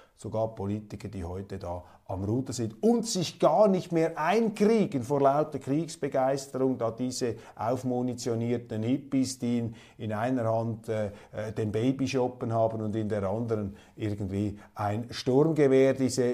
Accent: Switzerland; als das bei uns in der Schweiz der Fall ist, wo überall Ukraine-Flaggen wehen.

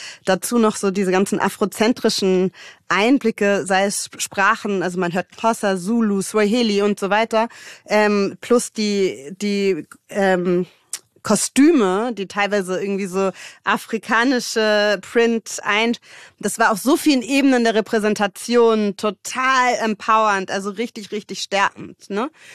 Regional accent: Hamburg, Germany; ich bin in Mümmelmannsberg aufgewachsen, im Hamburger Osten. Und das ist sehr, sehr migrantischer Stadtteil schon immer gewesen.

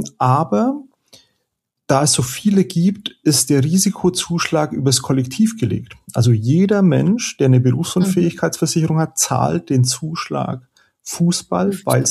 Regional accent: Bavaria, Germany; born there; now in Upper Palatinate, Germany; Ich bin im Homeoffice, aber ich bin schon in der Oberpfalz. Ich bin nur gebürtiger Franke.

